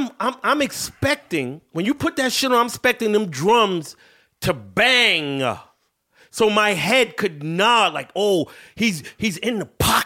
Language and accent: English; New York City, New York, United States; born there; because I know what this shit is because I was born in New York City.